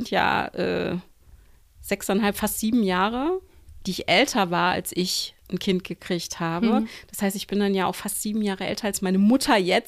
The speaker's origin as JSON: {"language": "German", "region": "Schleswig-Holstein", "country": "Germany", "tie": "born or raised there", "said": "im Wald und so, wo ich aufgewachsen bin. Da gab es den Sachsenwald, der ist da in Norddeutschland ein relativ großer Wald."}